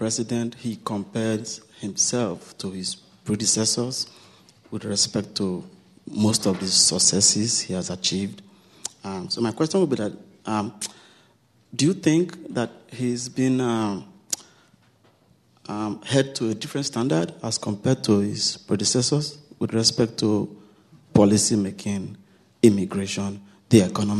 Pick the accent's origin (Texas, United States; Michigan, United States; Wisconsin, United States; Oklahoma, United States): Michigan, United States; Royal Oak; I'm from Royal Oak.